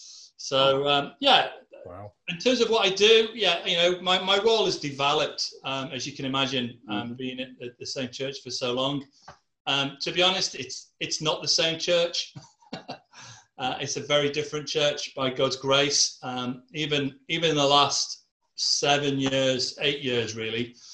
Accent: Stoke-on-Trent, West Midlands, United Kingdom; I'm from Stoke-on-Trent. I born and bred, spent my first 18 years living in Stoke. And both Sue and I have family back in Stoke.

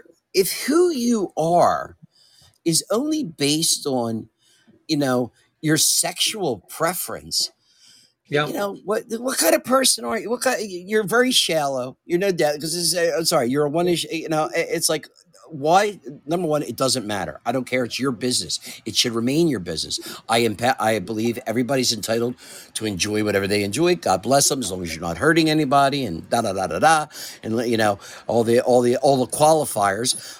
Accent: Philadelphia, Pennsylvania, United States; my hometown of Philadelphia

